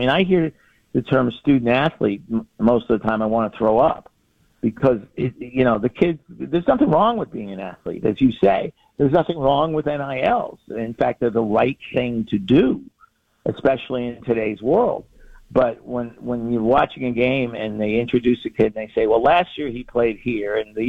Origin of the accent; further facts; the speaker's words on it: New York, United States; my background growing up in New York, going to Ivy League football games was certainly part of it.